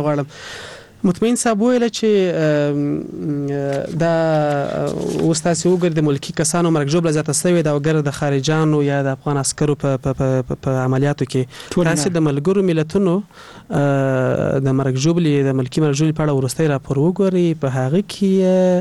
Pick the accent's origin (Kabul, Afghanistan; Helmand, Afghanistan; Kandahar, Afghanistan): Kandahar, Afghanistan; زه خپل د کندهار يم زه خپل د کندهار پنجوایی پیژنم